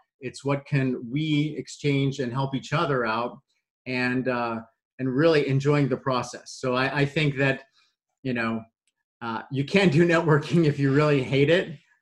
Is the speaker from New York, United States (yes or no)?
no; Dallas, Texas, United States; I moved back to my hometown of Dallas